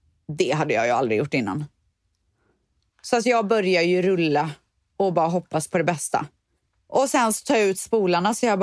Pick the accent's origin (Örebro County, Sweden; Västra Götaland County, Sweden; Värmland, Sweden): Västra Götaland County, Sweden; Borås; Hon ägde ju en frisörsalong som heter Klick, som låg mitt i Borås. Och där har jag vuxit upp.